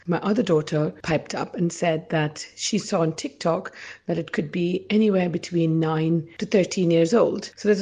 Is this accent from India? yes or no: yes; India; I'm from India. We grew up quite in a conservative place